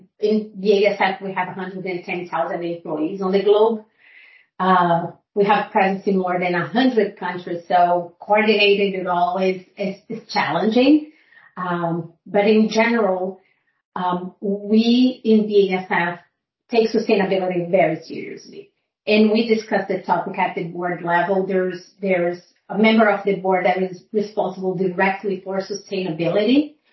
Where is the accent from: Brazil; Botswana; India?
Brazil; moved away as an adult; now in United States; I started my career back in Brazil. I'm originally from Brazil.